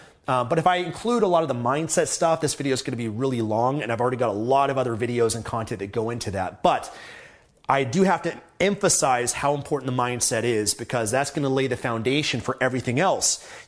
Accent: Canada; I'm from Canada, and I understand the privileges of that.

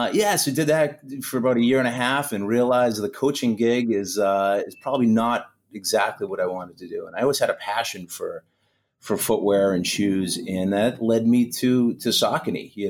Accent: Foxborough, Massachusetts, United States; So anyway, so I grew up in Foxborough. I went to the University of Rhode Island.

